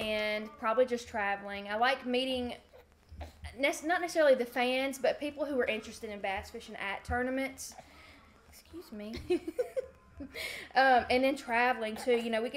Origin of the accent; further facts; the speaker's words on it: West Monroe, Louisiana, United States; I'm originally from West Monroe, Louisiana, and I am a nurse.